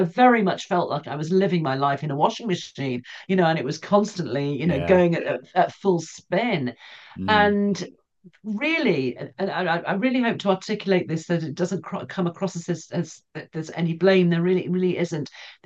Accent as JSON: {"language": "English", "region": "Scotland", "country": "United Kingdom", "said": "So despite the accent, I'm Scottish. And a lot of Scottish families have three generations in the house."}